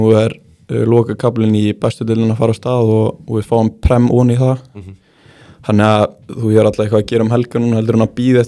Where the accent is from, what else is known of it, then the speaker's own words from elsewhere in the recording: Egilsstaðir, Eastern Region, Iceland; Ég er frá Mónakó fyrir austan